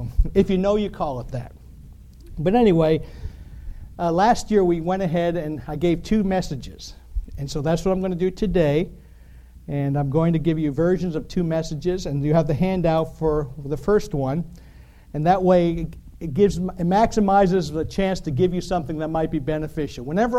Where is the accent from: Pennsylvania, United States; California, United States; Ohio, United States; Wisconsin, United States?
Pennsylvania, United States; But you know, I grew up in Pennsylvania. Don't hold that against me. But I grew up right near the Appalachian Trail.